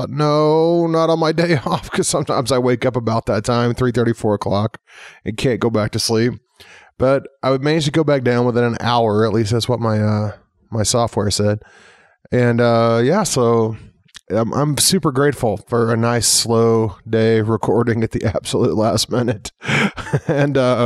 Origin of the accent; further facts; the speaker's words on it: Missouri, United States; I grew up in Missouri where they say, if you don't like the weather, wait a minute.